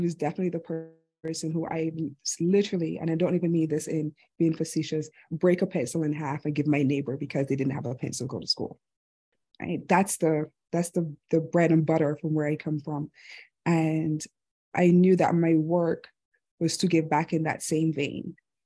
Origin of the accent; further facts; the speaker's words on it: Barbados; my immigrant background. I am nothing without my culture. I'm from Barbados.